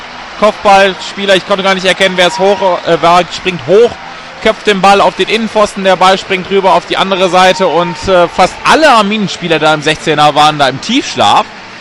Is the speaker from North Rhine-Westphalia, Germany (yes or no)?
yes; Bielefeld, North Rhine-Westphalia, Germany; Also da sind wir, selbst wir als Bielefelder sind da anderes gewohnt.